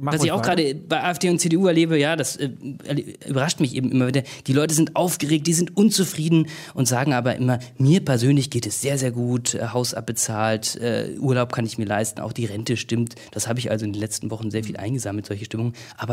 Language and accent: German; Northern Germany, Germany; born there; also born or lived in Cologne; now in Dresden, Germany; ich bin 1984 im Norden geboren und habe dann irgendwo studiert und habe auch in Köln schon gelebt und jetzt bin ich eben hier in Dresden.